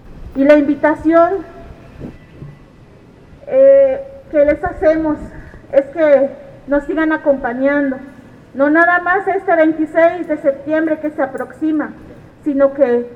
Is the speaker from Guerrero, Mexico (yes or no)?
yes; Guerrero, Mexico; somos del estado de Guerrero